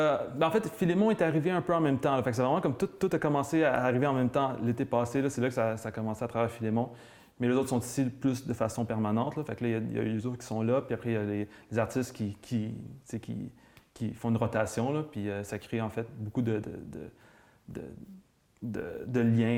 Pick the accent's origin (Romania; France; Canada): Canada; Montreal, Quebec; born there; Moi, mes grands-parents viennent d'ici. Moi, je viens pas d'ici. Moi, je suis né à Montréal, mais mes grands-parents viennent de Chandler puis de Port-Daniel.